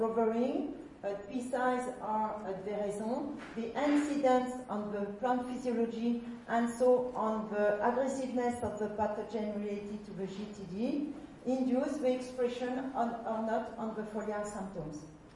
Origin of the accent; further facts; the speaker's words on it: Grand Est, France; English is a second language; because I come from Champagne area.